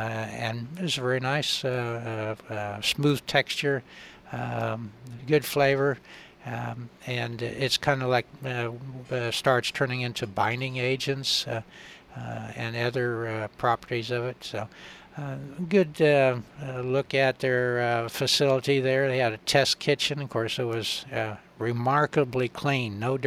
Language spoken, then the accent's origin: English; Kansas, United States; I grew up in Northwest Kansas, yep. And it was flat.